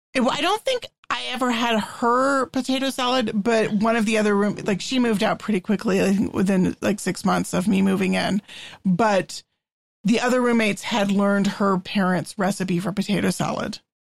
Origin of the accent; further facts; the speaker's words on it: Texas, United States; I grew up in Texas